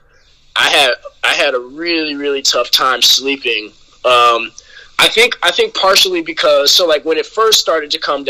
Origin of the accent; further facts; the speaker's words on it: Cleveland Heights, Ohio, United States; I grew up in Cleveland Heights.